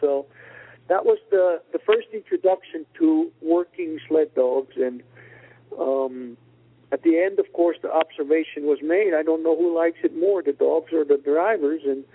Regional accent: Switzerland; English is a second language; Hearing me speak, you might realize that I have a bit of an accent, and that means I was born and raised in Switzerland.

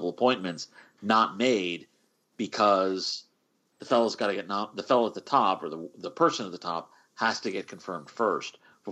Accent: New Jersey, United States; I grew up in Jersey. I used to actually like this guy.

